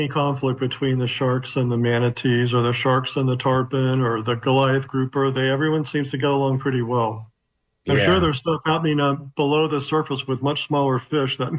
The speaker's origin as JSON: {"language": "English", "town": "West Palm Beach", "region": "Florida", "country": "United States", "tie": "born or raised there", "said": "that really wasn't there when I was a young person growing up in West Palm Beach."}